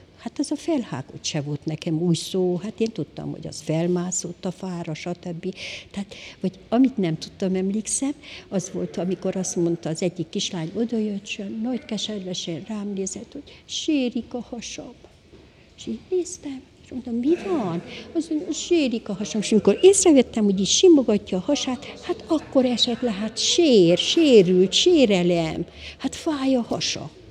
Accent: Miercurea Ciuc, Harghita, Romania; bemutatkoztam, hogy Csíkszeredából vagyok

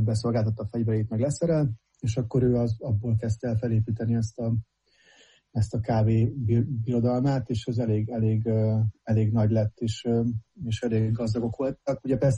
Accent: Budapest, Hungary; also born or lived in Szentendre; És hát én ezért beszélek magyarul, mert én Budapesten születtem, és ugye aztán ott is Szentendrén és Budapesten nőttem föl.

